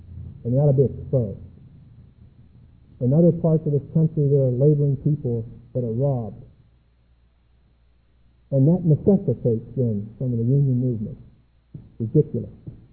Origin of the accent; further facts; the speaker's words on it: Pittsburgh, Pennsylvania, United States; But I was raised in the East, that's obvious. I'm sorry about that, it just happened to work out that way. Probably in the greatest industrial center in the world, in Pittsburgh.